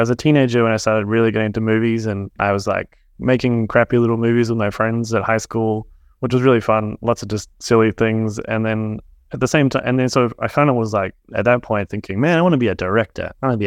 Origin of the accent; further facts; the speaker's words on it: New Zealand; And I do think as a New Zealander, we never had like a big film industry.